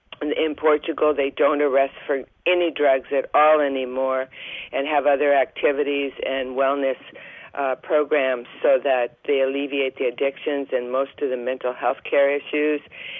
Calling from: Oregon, United States

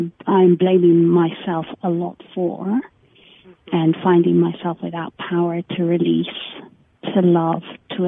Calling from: London, United Kingdom; I'm calling from London.

